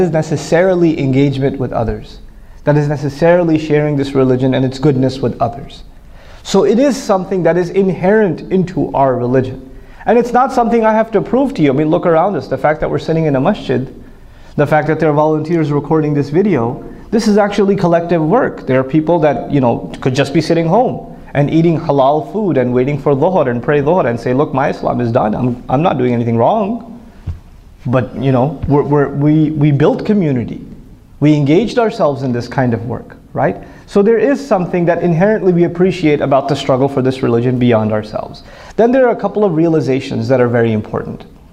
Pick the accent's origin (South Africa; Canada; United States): United States; New York; I'm from New York, after all.